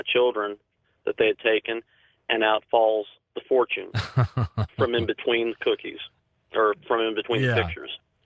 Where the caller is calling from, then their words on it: South Carolina, United States; Hi, George. … I'm calling from South Carolina.